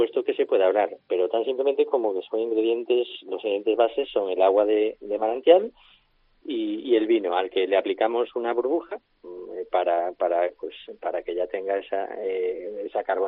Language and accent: Spanish; Galicia, Spain; los vinos de Valdeorras, en este caso es mi tierra, de la zona de Valdeorras en Galicia